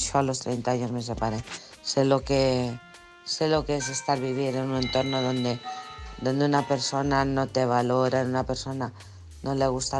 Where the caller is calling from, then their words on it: Alcorcón, Community of Madrid, Spain; de Alcorcón.